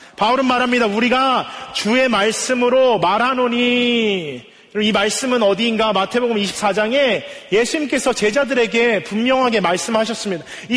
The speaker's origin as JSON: {"language": "Korean", "country": "China", "tie": "born or raised there", "said": "여러분 제가 중국에서 어린 시절을 보냈는데요."}